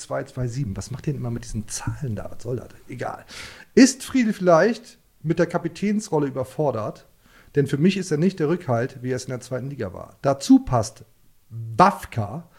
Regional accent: Bremen, Germany; mir als Bremer geht es nun mal einfach besser, wenn ich mit 0 Erwartungen in die Saison gehe

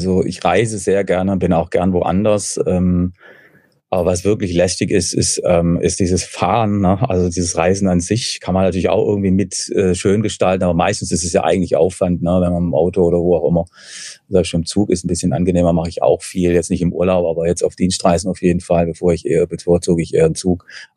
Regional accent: Rosenheim, Bavaria, Germany; born there; Ich bin auch gebürtiger Rosenheimer, auch wenn man es nicht mehr hört.

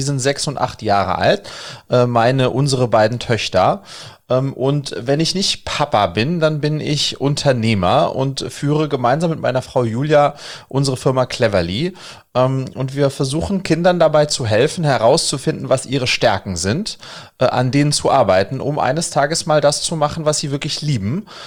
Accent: Wiesbaden, Hesse, Germany; ich bin in Wiesbaden groß geworden

